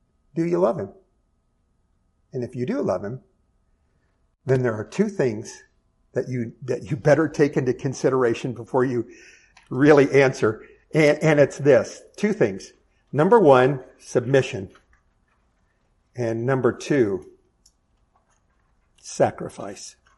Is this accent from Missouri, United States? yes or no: yes; Kansas City, Missouri, United States; there was a deep, deep affection and affirmation for the Kansas City Royals because I'm from Kansas City.